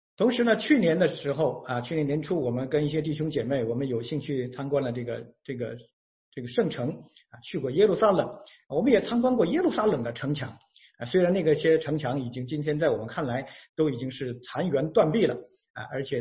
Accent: China; 作为我们中国人呢，我们都引以为豪的是什么呢？

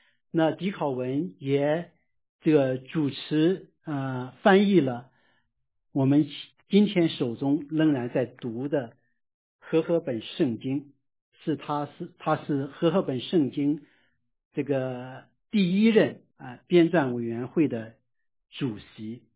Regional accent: Yantai, Shandong, China; 我回顾了在我的家乡烟台

